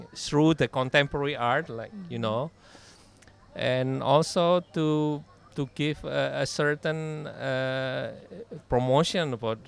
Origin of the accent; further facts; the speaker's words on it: Indonesia; now in Basel, Switzerland; from Indonesia. I've been living in Basel for 17 years.